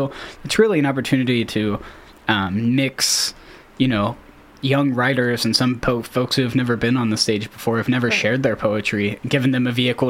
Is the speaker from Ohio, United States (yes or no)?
yes; Cincinnati, Ohio, United States; now in Lexington, United States; Well, actually, I grew up in Cincinnati.